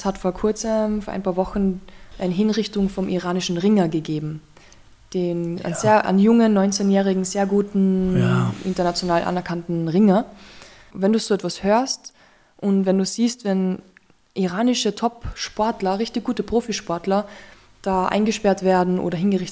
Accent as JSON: {"language": "German", "region": "Carinthia", "country": "Austria", "said": "bei uns in Kärnten auch."}